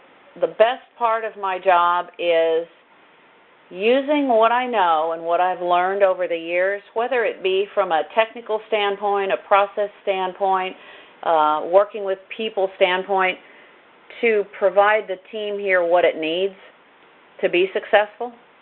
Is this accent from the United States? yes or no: yes; West Coast, United States; I came from the West Coast as well, so I wanted to learn about Kentucky